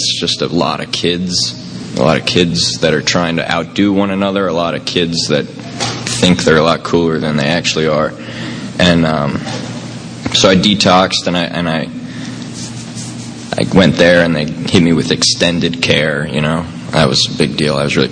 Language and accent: English; Tampa, Florida, United States; born there; I was born here in Tampa, and I'm 20 years old, so this was only 20 years ago.